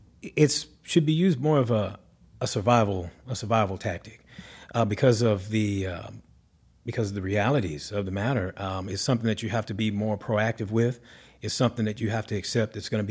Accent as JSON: {"language": "English", "region": "Arkansas", "country": "United States", "said": "Of course, I'm from Arkansas, and everything is either deep fried or it's just smothered in grease and fat."}